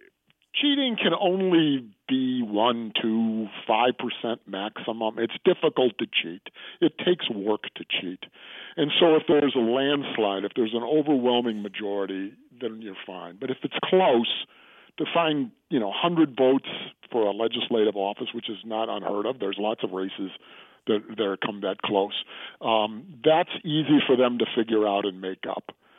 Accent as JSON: {"language": "English", "town": "Chicago", "region": "Illinois", "country": "United States", "said": "And then I'm also originally from Chicago."}